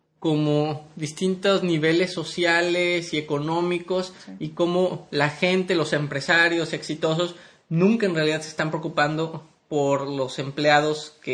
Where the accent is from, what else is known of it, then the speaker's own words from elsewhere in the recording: Mexico; y más que somos mexicanos